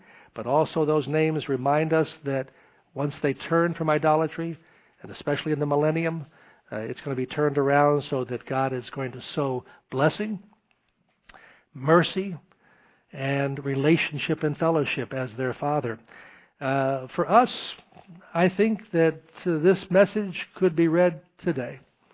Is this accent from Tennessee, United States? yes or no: yes; Knoxville, Tennessee, United States; I came from Knoxville, Tennessee, and we go back into the 1800s there, serving the Lord